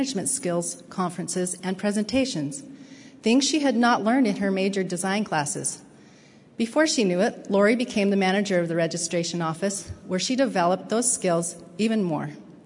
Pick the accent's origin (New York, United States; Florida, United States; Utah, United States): Utah, United States; Price; This stretch of highway is between the mouth of Spanish Fork Canyon and my hometown, Price, Utah.